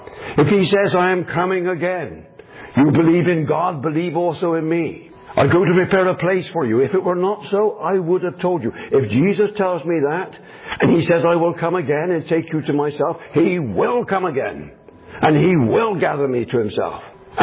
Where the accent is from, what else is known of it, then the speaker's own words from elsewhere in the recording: England, United Kingdom; In England, I'm speaking as an Englishman, in UK, England anyway, churches can't own property.